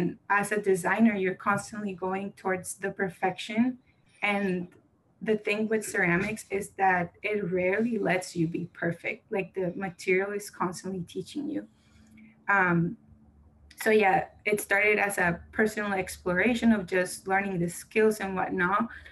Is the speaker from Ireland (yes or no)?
no; Mexico; moved away as an adult; also born or lived in Arizona, United States; now in United States; So I grew up in Mexico, moved to the United States at the age of 18, with the goal of going to college in the United States. So I was born in Arizona.